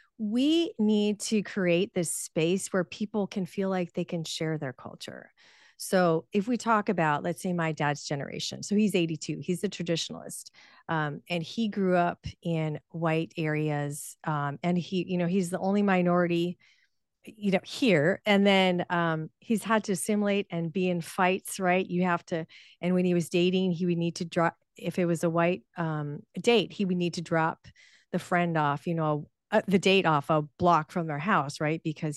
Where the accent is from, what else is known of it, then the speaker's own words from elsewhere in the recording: United States; So the only language I know is English. My parents, English. I'm American through and through.